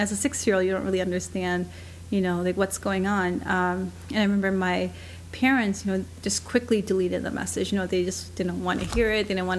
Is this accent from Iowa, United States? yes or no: yes; Iowa, United States; I think my interest in civil rights came from my childhood. You know, just growing up in Iowa, you know, we had a lot of, you know, great, friendly neighbors